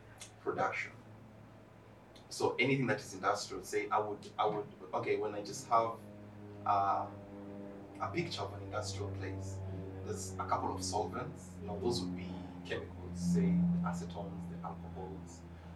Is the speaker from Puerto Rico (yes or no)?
no; Voi, Taita-Taveta County, Kenya; also born or lived in Kakamega; I am from Voi. I was born in Kakamega. I'm partly Luya, partly Taita. But I align mostly with the Taita people.